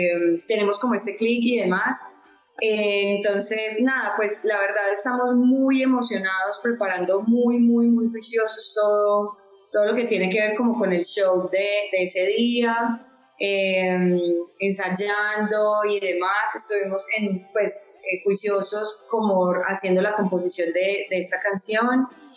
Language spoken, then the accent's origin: Spanish; Medellín, Antioquia, Colombia; como yo soy de Medellín